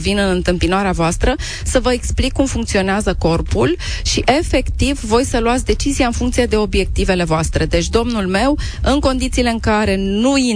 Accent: Romania; Noi, ca români, cred că avem un pic din toate.

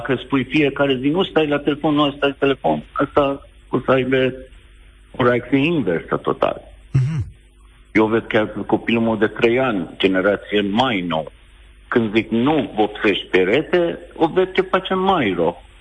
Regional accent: Iran; moved away; Eu chiar vin din Iran.

